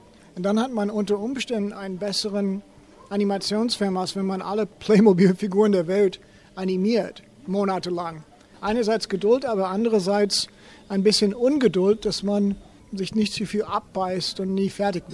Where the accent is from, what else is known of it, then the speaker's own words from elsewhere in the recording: United States; now in Germany; Lego war in den USA, wo ich herkomme, extrem teuer.